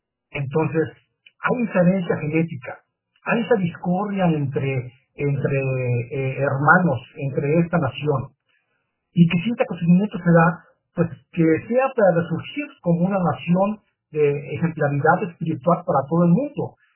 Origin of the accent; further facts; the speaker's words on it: Monterrey, Nuevo León, Mexico; yo soy de Monterrey